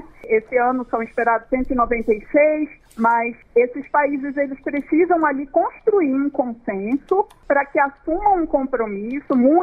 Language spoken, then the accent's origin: Portuguese; Belém, Pará, Brazil; e agora estarei em Belém, né, na minha terra natal